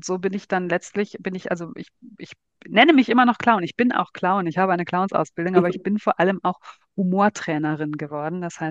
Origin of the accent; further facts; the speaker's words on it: Rhineland, Germany; now in Berlin, Germany; Ich bin ja Rheinländerin im Exil in Berlin